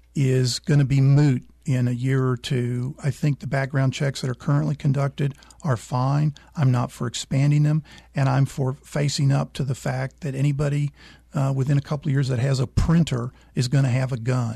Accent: Texas, United States; I worry because I come from the Beaumont-Port Arthur region of Texas.

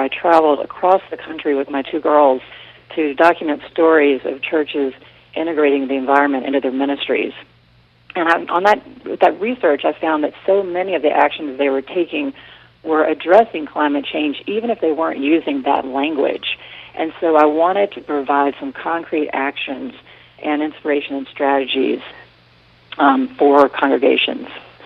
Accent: the South, United States; I'm from the Deep South

